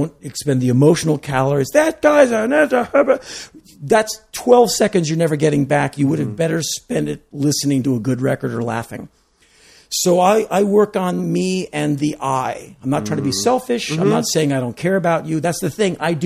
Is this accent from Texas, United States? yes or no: no; Washington, District of Columbia, United States; I was raised in Washington, D.C. by a mother who worked for Joseph Califano under Johnson.